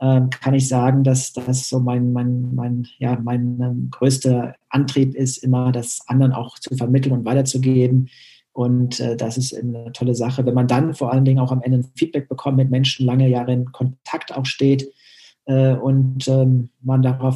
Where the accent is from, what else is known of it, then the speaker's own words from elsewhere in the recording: North Rhine-Westphalia, Germany; Ich komme aus Nordrhein-Westfalen